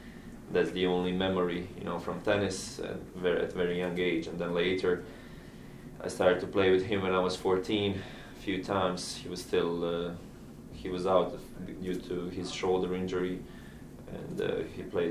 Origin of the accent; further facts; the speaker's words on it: Croatia; coming from a small country, it's also another positive thing. We are very emotional from Croatia, and maybe from all this part of Europe, where we love to compete.